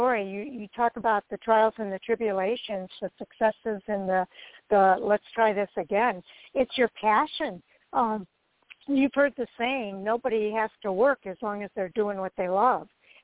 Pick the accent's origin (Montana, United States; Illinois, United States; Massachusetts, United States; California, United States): Illinois, United States; I live in the Midwest. I'm from Illinois.